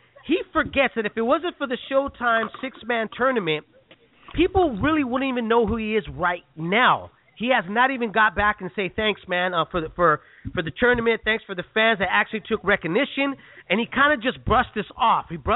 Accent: San Jose, California, United States; I'm from the Bay, I'm from San Jose

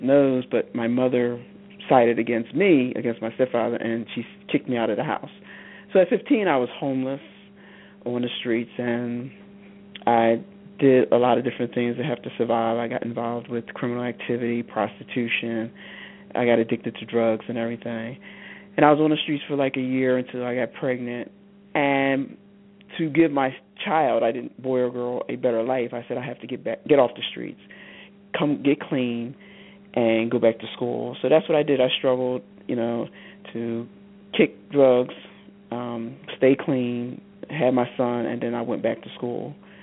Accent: Philadelphia, Pennsylvania, United States; I grew up in Philadelphia. All my life I've been in Philadelphia, born and raised. I grew up with my mother, my brother, my sister. I'm African-American

